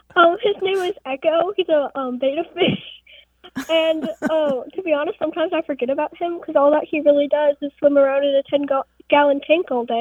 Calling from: Omaha, Nebraska, United States; I'm from Omaha, Nebraska.

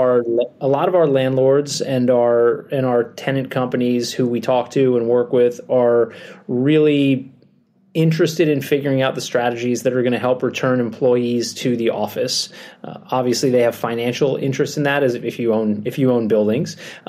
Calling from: Boston, Massachusetts, United States; I'm joining from Boston, Massachusetts, from our corporate headquarters.

